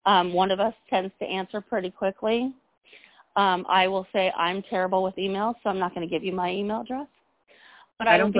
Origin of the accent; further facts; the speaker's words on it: San Diego, California, United States; I make sure to try to say every time when I'm doing public speaking, I'm from San Diego, because that makes a difference from them.